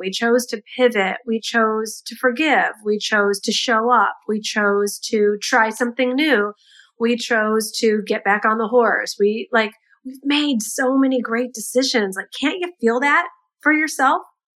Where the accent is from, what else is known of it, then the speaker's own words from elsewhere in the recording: United States; being an American and the month of November